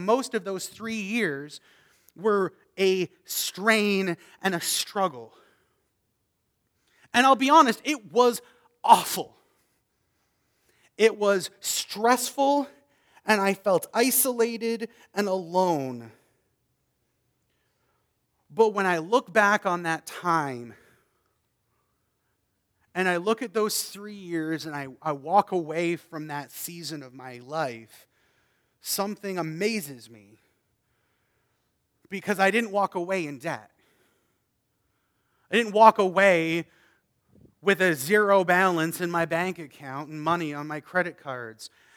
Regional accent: East Coast, Canada; I'm Canadian from the East Coast.

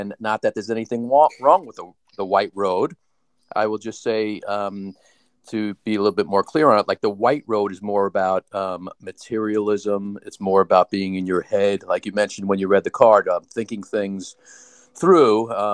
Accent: Brooklyn, New York, United States; also born or lived in Queens / Long Island; So yeah, I grew up, I was born in Brooklyn, nice Jewish boy from Brooklyn, and lived there for years and lived in Queens, New York, and spent most of my life on Long Island.

